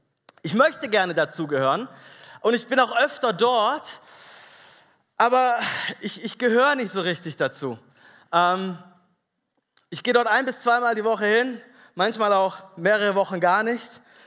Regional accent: Düsseldorf, North Rhine-Westphalia, Germany; Ich komme aus Düsseldorf. Die Stadt am Rhein, die eine Erstligamannschaft hat, ab nächstem Jahr.

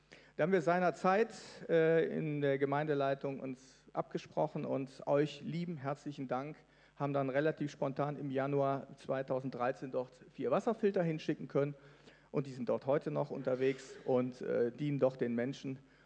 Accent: North Rhine-Westphalia, Germany; born there; Dann habe ich als gebürtiger Niederrheiner, bin ich da eben eher spontan angelegt

